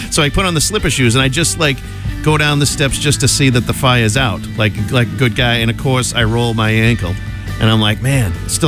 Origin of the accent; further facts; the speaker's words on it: Tewksbury, Massachusetts, United States; I was from Tewksbury. I went to high school in Tewksbury.